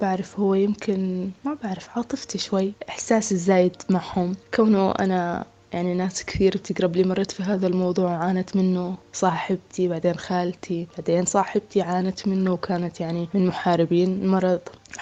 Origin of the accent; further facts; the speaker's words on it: Jordan; من الأردن، عمري 24 سنة، طالبة أدب إنجليزي في جامعة مؤتة.